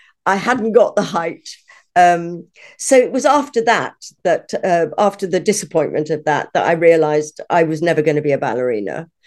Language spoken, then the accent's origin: English; Stratford-upon-Avon, West Midlands, United Kingdom; born there; I was born in Stratford-on-Avon in Warwickshire, Shakespeare's birthplace, obviously, as everyone I'm sure knows.